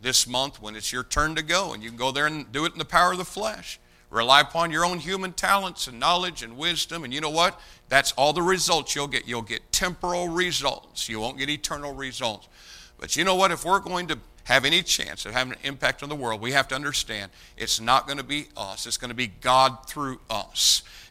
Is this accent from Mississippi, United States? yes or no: no; Indiana, United States; I'm a Hoosier, folks. I mean, it's in me. This is my home state.